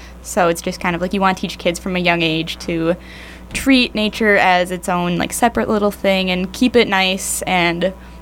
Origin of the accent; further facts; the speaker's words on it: Hudson, Wisconsin, United States; Like, I'd go growing up in Hudson. I'm not that far away from, like, Como and, like, Minnesota.